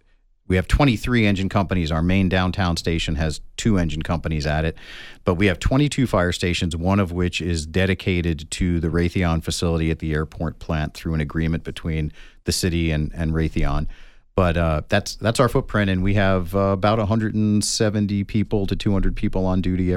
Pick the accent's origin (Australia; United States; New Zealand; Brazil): United States; Albany, New York; Albany. Albany, yeah. I grew up in the shadow of a fire station.